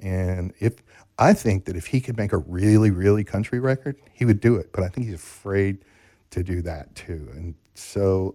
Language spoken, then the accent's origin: English; Ohio, United States; I'm a guy from Ohio. That is all I am.